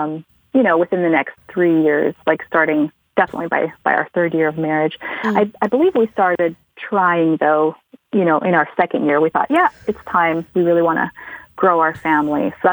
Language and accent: English; Canada; I'm from Canada, so flying to the United States was not flying home, but it was certainly closer to home.